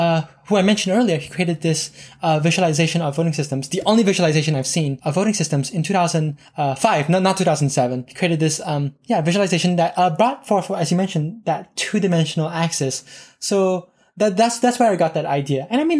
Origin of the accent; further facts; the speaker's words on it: Canada; Justin Trudeau of Canada, where I'm originally from Canada